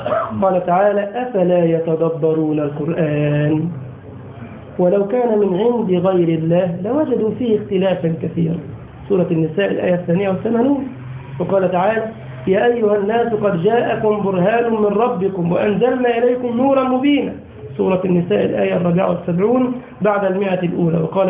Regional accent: Egypt; موجود عندنا في مصر جميل، في المتحف المصري ده

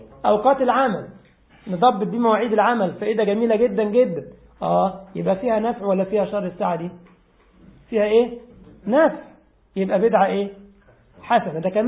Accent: Egypt; إنما عندنا في مصر يعني ينظر

